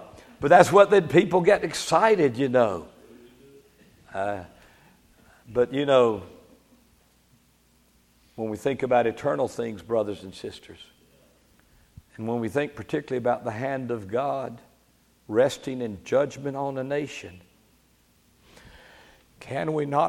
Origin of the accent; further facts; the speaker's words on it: the South, United States; Now, I realize that I'm from the South and I'm a little more emotional.